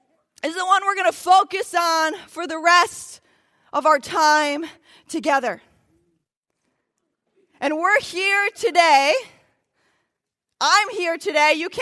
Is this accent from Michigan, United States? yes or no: yes; Michigan, United States; We took planes, trains, and automobiles to get here, and I'm from America. We're all from Michigan, and I love coming to Canada.